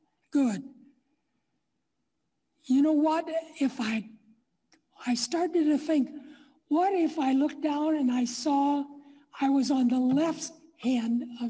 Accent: Platteville, Wisconsin, United States; born or raised there

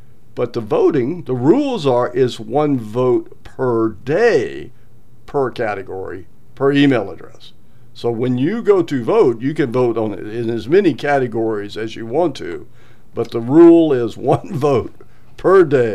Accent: Mobile, Alabama, United States; born there; And I live here in Fairhope, and I was born in Mobile, but I've lived all over the country.

